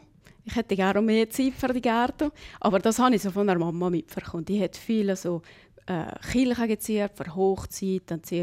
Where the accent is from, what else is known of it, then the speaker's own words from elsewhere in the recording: Valais, Switzerland; Selbstverständlich, auch das gehört dazu als Walliser.